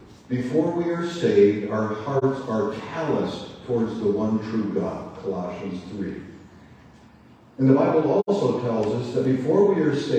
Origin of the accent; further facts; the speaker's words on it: Iowa, United States; So I went back to my hometown, because I was out in Colorado at the time, came back to Iowa